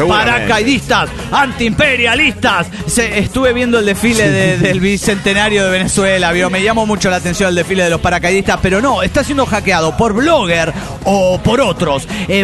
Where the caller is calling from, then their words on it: New Jersey, United States; de New Jersey.